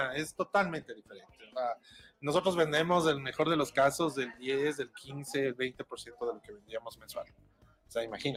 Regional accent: Quito, Pichincha, Ecuador; a nosotros como quiteños le estamos explotando de mejor manera

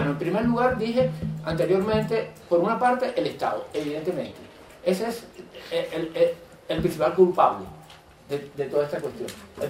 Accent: Venezuela; Hay un argumento que incluso en mi país, que es Venezuela, lo usan para hacer concesiones de agrocomercio y de explotaciones, sobre todo extractivas.

